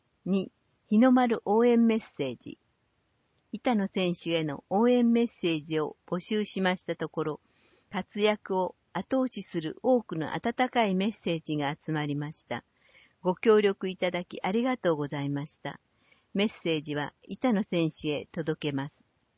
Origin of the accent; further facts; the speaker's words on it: Yakage, Okayama, Japan; 私、矢掛町出身です。